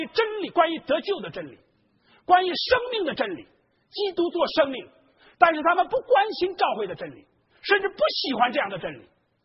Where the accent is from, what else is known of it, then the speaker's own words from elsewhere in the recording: China; 我们在座的大部分是中国人，我们作为中国人，当然我们对中国人有负担